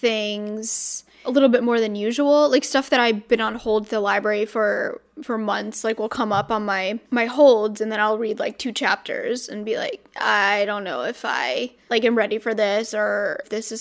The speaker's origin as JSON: {"language": "English", "town": "Chicago", "region": "Illinois", "country": "United States", "said": "And yeah, I'm from Chicago too."}